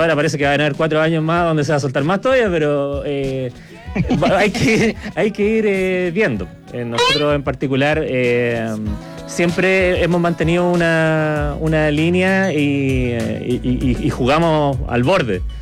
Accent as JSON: {"language": "Spanish", "town": "San Antonio", "region": "Valparaíso", "country": "Chile", "said": "Bueno, yo soy de San Antonio, entonces..."}